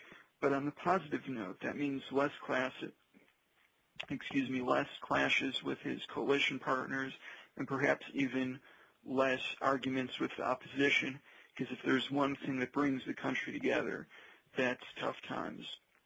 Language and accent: English; Chicago, Illinois, United States; And I'm actually from Chicago, so I decided to write a couple jokes about being the only Republican in Illinois